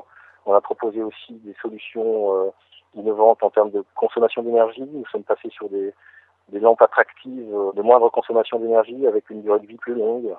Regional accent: Pays de la Loire, France; j'ai cru bon de revenir dans ma région d'origine et puis de contribuer modestement au développement de cette région.

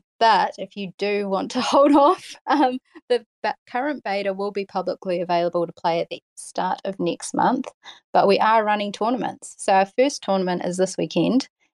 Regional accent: New Zealand; accent: Kiwi; Ignore my Kiwi accent.

